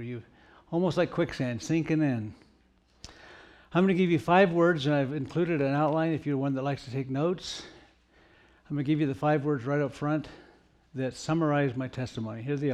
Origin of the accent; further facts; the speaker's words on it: El Monte, California, United States; born there; About that same year, 1955, I was born in El Monte, California.